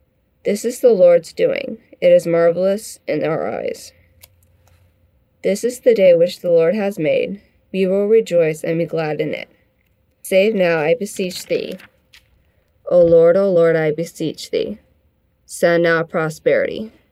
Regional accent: Vancouver, Washington, United States; I'm from Vancouver, Washington.

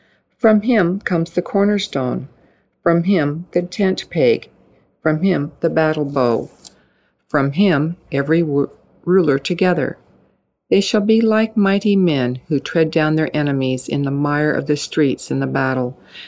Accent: Alpine, California, United States; I'm from Alpine, California.

